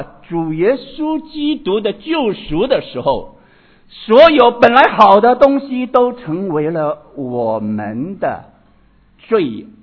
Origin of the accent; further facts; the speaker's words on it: China; 所以我们中国人也给我们一句话，是说世上无难事，只怕有心人。